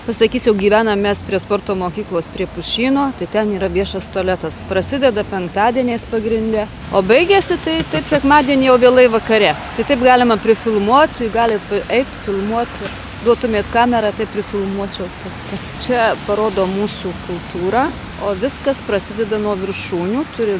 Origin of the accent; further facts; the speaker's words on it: Suvalkija, Lithuania; also born or lived in Alytus; Esu suvalkietė, bet aišku, 30 metų gyveno Alytuje.